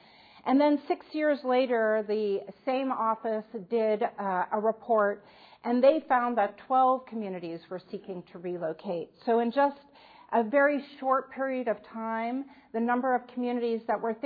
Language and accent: English; New York, United States; I'm originally from New York, and I was in New York when Hurricane Sandy happened.